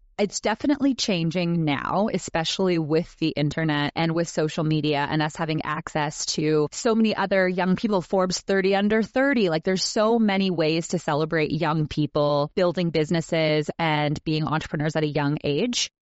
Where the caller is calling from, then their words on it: Whistler, British Columbia, Canada; Yes, I am joining you from Whistler, Canada. I'm doing some work this morning, and then this afternoon I'll be skiing.